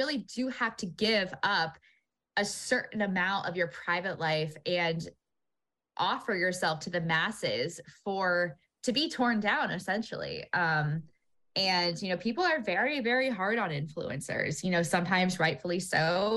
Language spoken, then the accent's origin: English; West Coast, United States; now in US East Coast; I grew up on the West Coast, so I'm very familiar with the LDS church, but since moving out to the East Coast